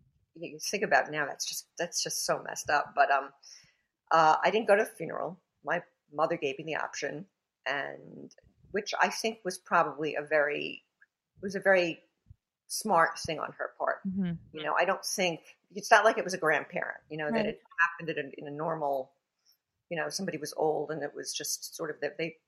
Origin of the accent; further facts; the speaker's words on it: Brooklyn, New York, United States; It's funny because when I tell people that I'm from Brooklyn, they think it's so cool.